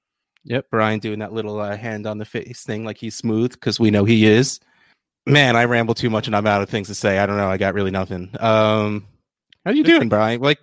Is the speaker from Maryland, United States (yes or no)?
no; New Jersey, United States; Now, I'm from New Jersey.